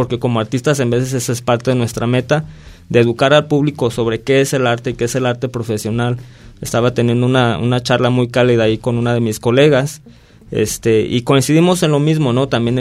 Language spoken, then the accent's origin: Spanish; Ocotlán, Mexico; aparte que le tengo mucho cariño aquí a la región y a Ocotlán específicamente, pues es mi pueblo natal.